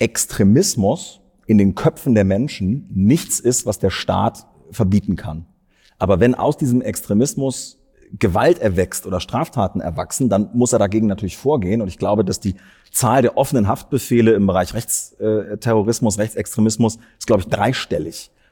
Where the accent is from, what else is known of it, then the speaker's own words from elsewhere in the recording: Lower Saxony, Germany; Ich komme ja aus Niedersachsen